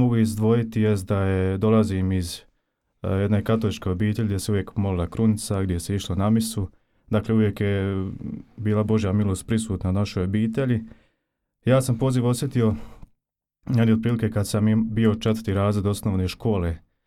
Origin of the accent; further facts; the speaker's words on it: Zenica, Federation of Bosnia and Herzegovina, Bosnia & Herzegovina; dolazim iz Zenice. Sad sam trenutno 5. godina na teologiji našoj dijecezanskoj.